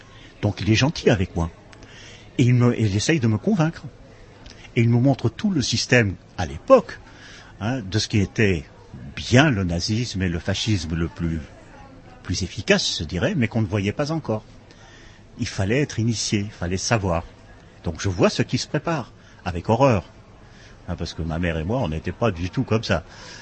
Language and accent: French; Antwerp, Flanders, Belgium; born there; je suis né à Anvers, effectivement, qui est un port où il y a une communauté juive importante, encore toujours à l'heure actuelle. Et aussi où on pratique quatre ou cinq langues dans chaque famille, enfin comme dans tous les grands ports à peu près.